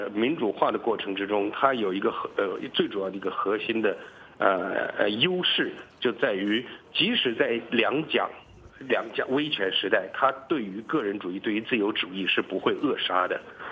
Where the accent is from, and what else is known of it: China